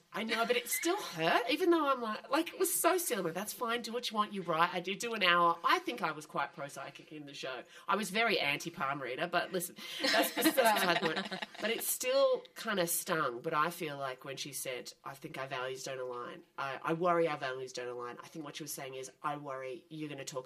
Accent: Victoria, Australia; I grew up in the Yarra Valley

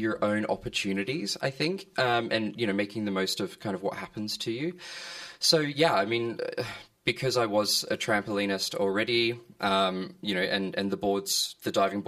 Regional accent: Brisbane, Queensland, Australia; Yeah, so I grew up in Brisbane

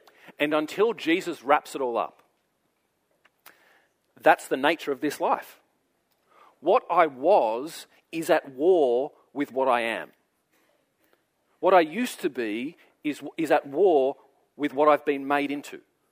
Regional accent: New South Wales, Australia; born there; I was born in New South Wales. That is how I was birthed. And it's just what I am.

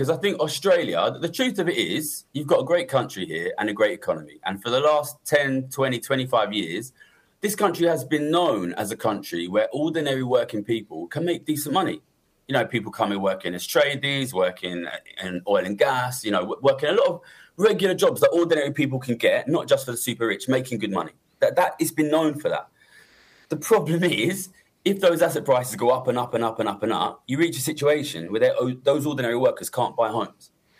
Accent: London, United Kingdom; I come from London

